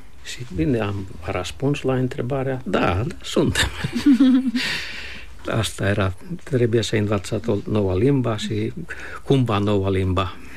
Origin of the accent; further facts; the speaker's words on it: Central Finland, Finland; Eu m-am născut în vestul Finlandei, unde părinții mei au fost plasați pentru o perioadă până se găsește ceva mai permanent, și când locul mai permanent a fost găsit în mijlocul Finlandei, undeva, unde lumea era luterană. Totuși, noi, ortodoxi carelian, am fost plasați cumva la un loc.